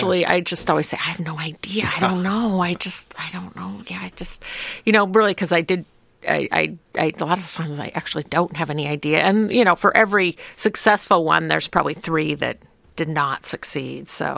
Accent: Portland, United States; So I grew up in Portland. And like I said, my dad grew up here

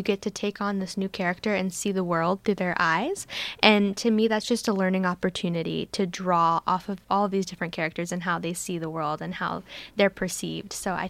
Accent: Georgia, United States; now in Astoria, United States; I moved here from Georgia, actually, a few years ago, and I did theater there, and I'm also doing theater here.

